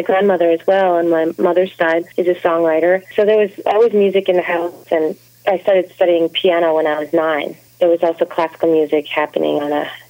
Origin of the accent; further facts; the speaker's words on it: Toronto, Ontario, Canada; I grew up in Ontario. I lived in Ontario, actually, my whole life, with the exception of a brief stint in Quebec. But I was born in Burlington, Ontario, just outside of Toronto. I think of Toronto as my hometown, really.